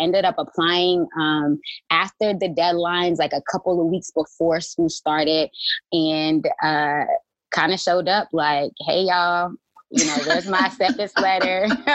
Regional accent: Bethel, North Carolina, United States; I rep the 252 all day. I'm from Bethel, North Carolina.

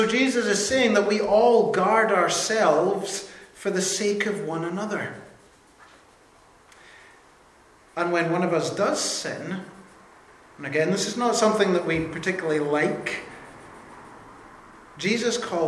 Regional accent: United Kingdom; I have to say that's something that as British people we are good at.

